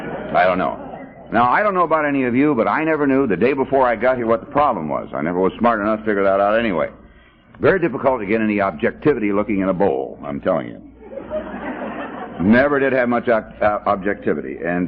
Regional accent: California, United States; now in Oregon, United States; I'm glad that I'm one from Southern California.

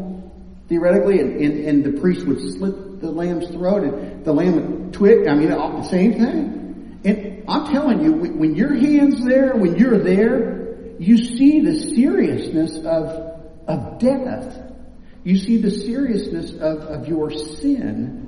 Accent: Kansas, United States; Now, I gotta tell you, I'm from Kansas. I grew up around farms, and I love to hunt

